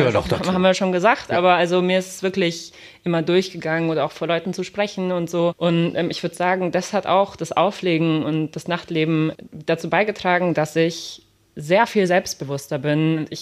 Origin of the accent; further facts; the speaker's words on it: Munich, Bavaria, Germany; Ich bin ja auch noch in München groß geworden